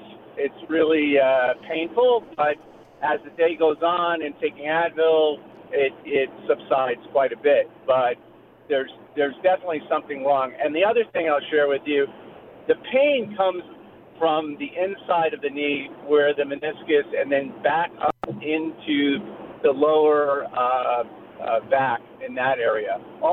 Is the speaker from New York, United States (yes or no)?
yes; Cold Spring, New York, United States; Cold Spring, New York.